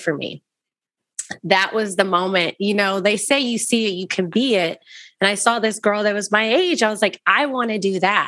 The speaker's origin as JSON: {"language": "English", "town": "Waco", "region": "Texas", "country": "United States", "said": "We were in Arlington, Texas. I'm from Waco, Texas."}